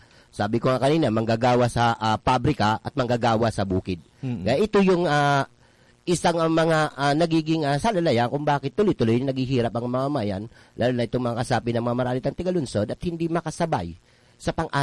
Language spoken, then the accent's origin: Tagalog; Visayas, Philippines; doon mismo sa amin sa Bisaya